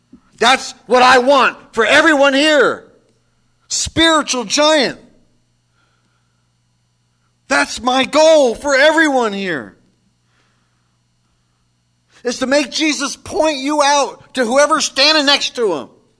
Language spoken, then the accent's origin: English; New Jersey, United States; See, I'm from Jersey, and I even got that one. Business.